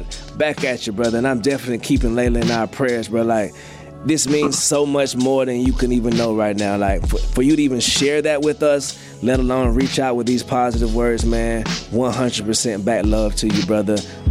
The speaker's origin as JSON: {"language": "English", "town": "Atlanta", "region": "Georgia", "country": "United States", "said": "I'm from Atlanta, Georgia."}